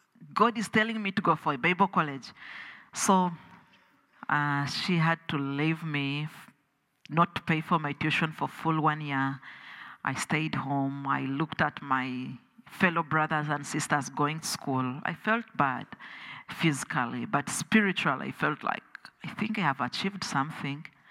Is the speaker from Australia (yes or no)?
no; Uganda; I'm from Uganda